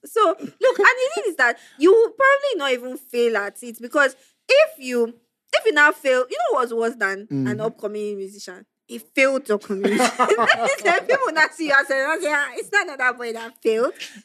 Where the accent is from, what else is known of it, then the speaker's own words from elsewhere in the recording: Mushin, Lagos, Nigeria; Because I was born in Mushi. I grew up in Mushi.